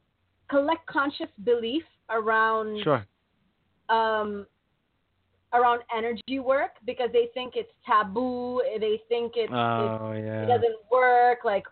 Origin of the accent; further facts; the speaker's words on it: Barcelona, Catalonia, Spain; I am Indian by origin, but I was born and brought up in Barcelona, Spain, for those of you who don't know. And I grew up in a rather traditional Indian family.